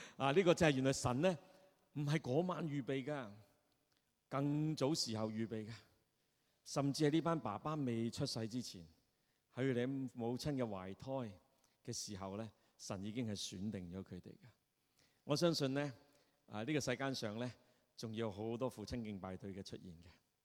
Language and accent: Cantonese; China; 正如我们中国人的六月飞霜，就是一场的冤狱